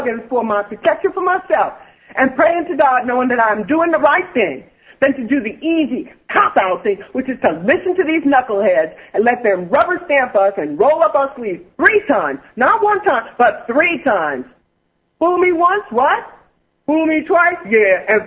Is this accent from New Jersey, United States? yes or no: yes; New Jersey, United States; You're from Philadelphia. I'm from New Jersey.